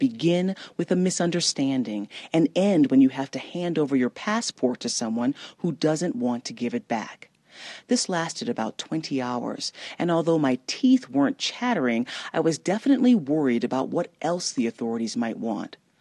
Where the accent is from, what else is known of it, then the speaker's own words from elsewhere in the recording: New Orleans, Louisiana, United States; Nobody with a heart can hate my hometown. They write songs about my hometown. My hometown is a song. So I smiled, puffed up a little bit, and said with pride, New Orleans.